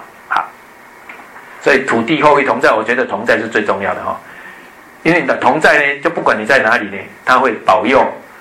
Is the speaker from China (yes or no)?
no; Taiwan; 我们台湾人都像这样，所以被拜庙